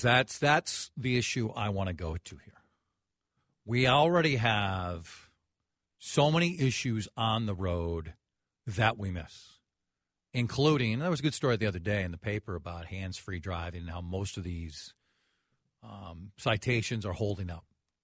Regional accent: Golden Valley, Minnesota, United States; my house I grew up in Golden Valley

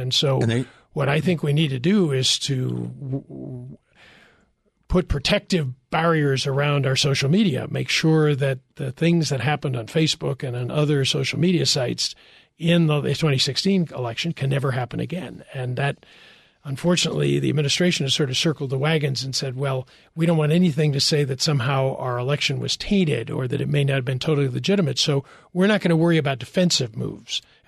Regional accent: United States; But the other thing, as an American, I mean, I breathe a huge sigh of relief

